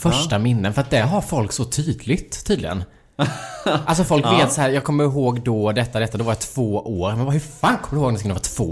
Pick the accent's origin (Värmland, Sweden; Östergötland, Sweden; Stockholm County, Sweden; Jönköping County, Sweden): Jönköping County, Sweden; Lanna; jag växte upp inte i Värnamo, jag växte upp i Lanna, så det är en liten by utanför Värnamo som är så här, det bor 400 personer där.